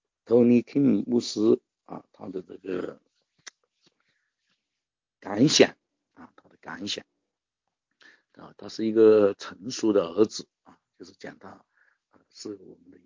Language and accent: Chinese; China